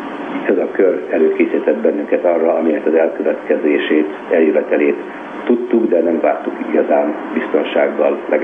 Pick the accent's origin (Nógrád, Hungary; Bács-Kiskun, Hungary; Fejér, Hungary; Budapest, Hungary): Budapest, Hungary; Én a Tabánban nőttem fel